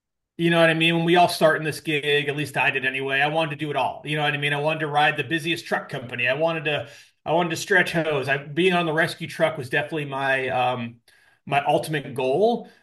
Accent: Asheville, North Carolina, United States; I'm from Asheville, North Carolina. That's where I live

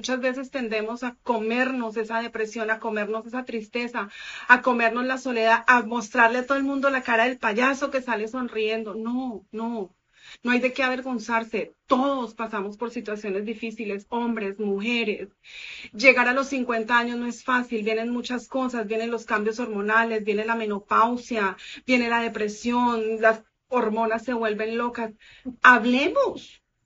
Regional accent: Colombia; moved away as an adult; también soy colombiana, llevo 20 años en este país.

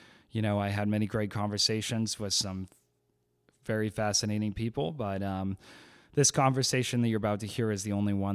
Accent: Plymouth, Massachusetts, United States; where I'm from in Massachusetts, my hometown of Plymouth.

